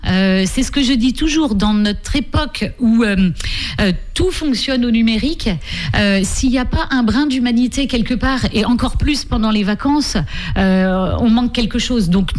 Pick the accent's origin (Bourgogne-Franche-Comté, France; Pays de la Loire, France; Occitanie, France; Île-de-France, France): Pays de la Loire, France; Saint-Hilaire; also born or lived in Challans; nous on est des maraîchins pure souche. Hein. Donc moi j'ai grandi à Saint-Hilaire, je suis née à Chaland, grandi à Saint-Hilaire